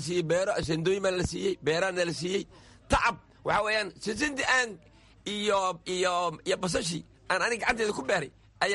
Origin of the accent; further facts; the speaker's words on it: Luuq, Gedo, Somalia; also born or lived in Qoryooley; now in Kenya; meeji keliya ah aan ku barbaaray indhaha kula qaaday luuq baan joogay.